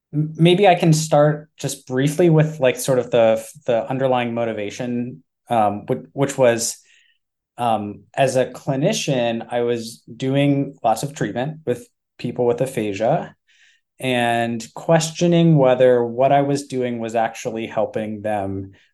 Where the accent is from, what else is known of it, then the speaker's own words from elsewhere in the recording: Durham, North Carolina, United States; No, I grew up in Durham, North Carolina for most of my childhood. So yeah, that was sort of going home for me